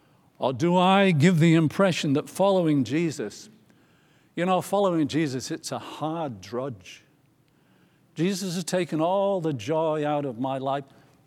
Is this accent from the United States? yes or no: no; England, United Kingdom; I'm from England. I'm supposed to speak perfect English there, but that's just a rumor.